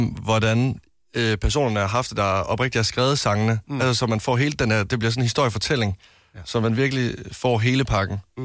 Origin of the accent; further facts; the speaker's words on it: Central Denmark Region, Denmark; Jeg er en mand fra Vestjylland, ikke? Og det er først den alder 26, jeg lærte at græde.